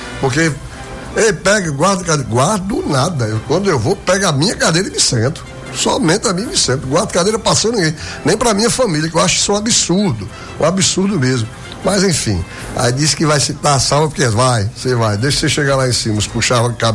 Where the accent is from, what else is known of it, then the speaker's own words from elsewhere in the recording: Caicó, Rio Grande do Norte, Brazil; eu sou de Caicó, pelas caridades.